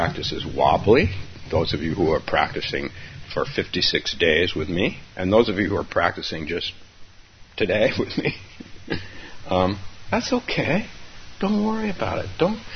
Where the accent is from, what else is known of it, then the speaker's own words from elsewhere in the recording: California, United States; moved away as an adult; So I came here from California when I was a young man. My wife and I both came here.